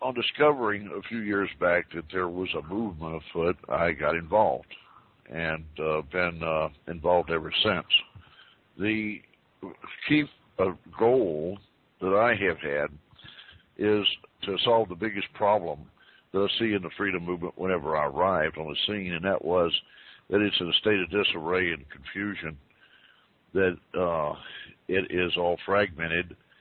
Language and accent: English; United States; I'm an American.